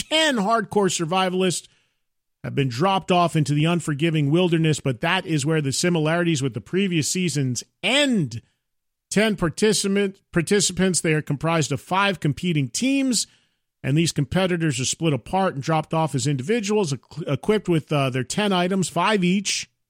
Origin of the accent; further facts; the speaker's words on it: New Jersey, United States; that's Jersey right there. We're from Jersey, and there he is.